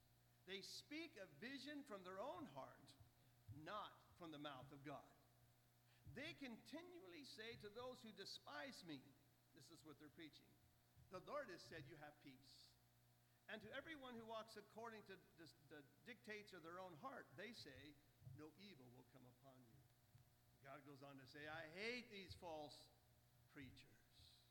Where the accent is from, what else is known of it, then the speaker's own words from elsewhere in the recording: Buffalo, New York, United States; now in Missouri, United States; I'm from Buffalo, New York. I grew up in New York. I had poor grammar, just so you know. And I didn't pronounce words very well. I've since learned to speak Missourian so you all can understand me.